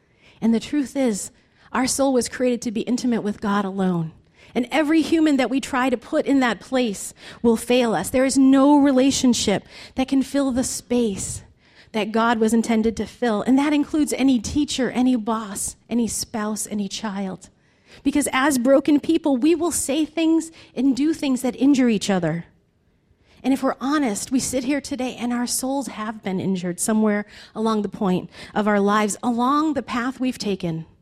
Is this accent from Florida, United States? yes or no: no; Lowell, Massachusetts, United States; I grew up in Lowell, and we were very poor. And because of that, we moved neighborhood to neighborhood.